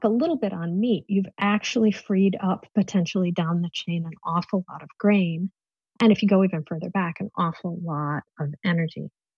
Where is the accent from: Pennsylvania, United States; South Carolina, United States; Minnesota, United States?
Minnesota, United States; I grew up in Farm County in Minnesota, and just surrounded by fields.